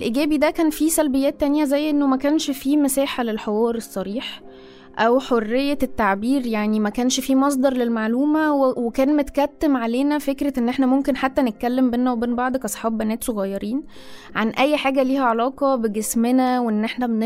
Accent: Egypt; now in Cairo, Egypt; أنا مصرية مقيمة في القاهرة حاليا.

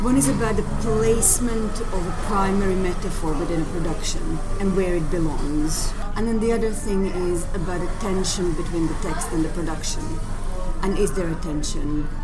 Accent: Croatia; So I am from Croatia originally, and I started as a dancer before I did any theatre, proper theatre training.

